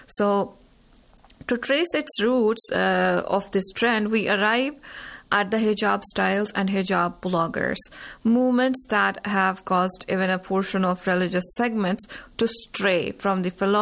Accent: Jammu and Kashmir, India; now in Iran

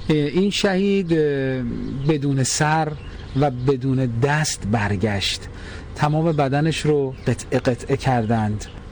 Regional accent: Hamadan, Iran; من اهل تاریخ پایتخت تمدن ایران

